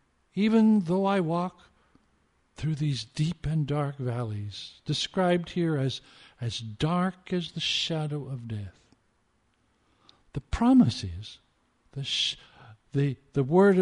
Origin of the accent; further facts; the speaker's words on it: Vancouver, British Columbia, Canada; I grew up in South Vancouver, 43rd Avenue, right across from John Oliver High School. In fact, very close to Mountain View Cemetery.